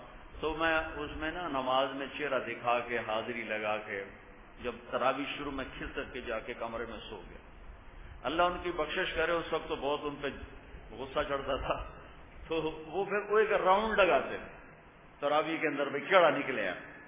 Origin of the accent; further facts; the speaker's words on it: Multan, Punjab, Pakistan; ایک ملتان جو میرا ضلع ہے, ایک کیروڑ پکا آج کل وہ تحصیل ہے, اور ایک کلمبا جو میرا ٹاؤن ہے اس کے قریب میرا گاؤں